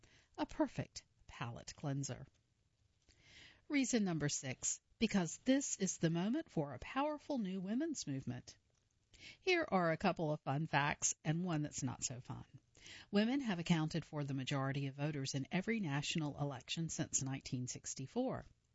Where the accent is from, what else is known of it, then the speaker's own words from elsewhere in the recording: Oakland, California, United States; I want a candidate who understands how to address the housing crisis in my hometown, Oakland.